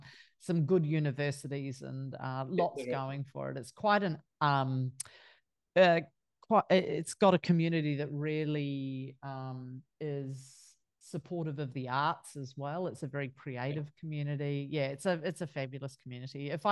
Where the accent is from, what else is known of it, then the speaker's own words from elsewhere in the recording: Wellington, New Zealand; now in Australia; I'm a Kiwi, love New Zealand. Love Australia, been living here for a long time, but very, very much in love with my home. And you're from, you migrated to my hometown, so you're from Wellington.